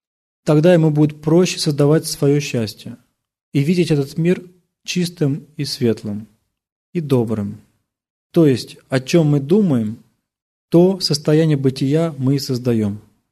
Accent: Russia; Ну, я просто из России, там русская картошка.

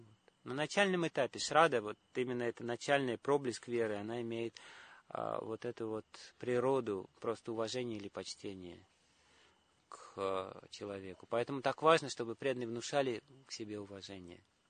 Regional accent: Uzbekistan; я вырос в Узбекистане, и там родителей называют на «вы».

